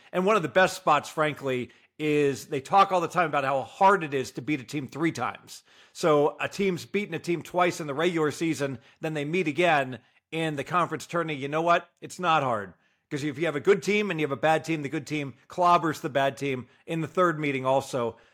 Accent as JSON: {"language": "English", "town": "Dayton", "region": "Ohio", "country": "United States", "said": "Yeah, so the Cincinnati Bengals, my Cincinnati Bengals, because I'm from Dayton."}